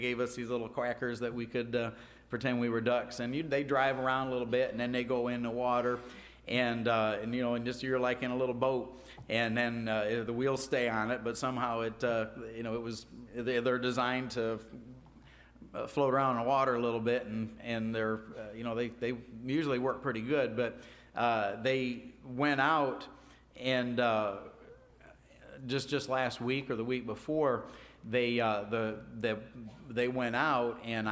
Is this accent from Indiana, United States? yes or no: yes; Gary, Indiana, United States; Hessville for quite a while, which is actually Gary, Indiana. But I always put Hessville on my return address. I didn't want anybody to know I was from Gary. But yeah, we lived up in that area for quite a while.